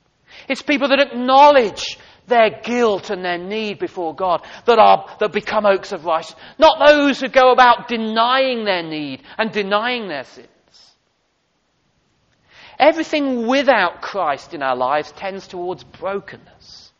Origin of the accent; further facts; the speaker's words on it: England, United Kingdom; We're into planting our gardens, aren't we, as English people? We're kind of obsessed with gardening, aren't we? Well, I'm not, actually, but I'm not a typical Englishman.